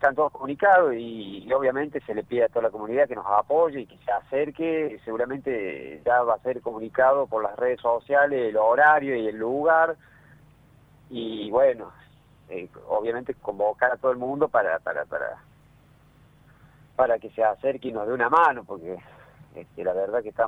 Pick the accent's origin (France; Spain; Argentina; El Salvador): Argentina; San Francisco, Córdoba; nosotros somos de San Francisco